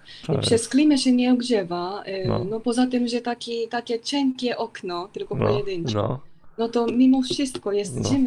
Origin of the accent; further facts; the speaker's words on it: Sapporo, Hokkaido, Japan; Polish is a second language; now in Poland; bo jak pochodzę z Sapporo, to jestem przyzwyczajona do śniegu